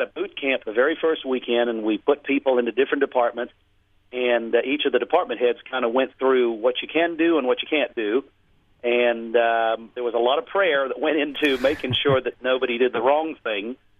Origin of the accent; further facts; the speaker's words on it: Australia; now in United States; Yes, but I'm still an Aussie.